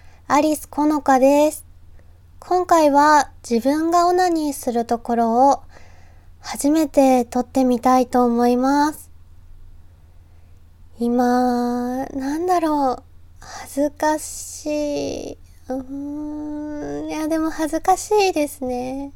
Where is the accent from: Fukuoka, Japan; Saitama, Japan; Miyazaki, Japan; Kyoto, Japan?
Saitama, Japan; はい、出身地は埼玉県で新人声優です。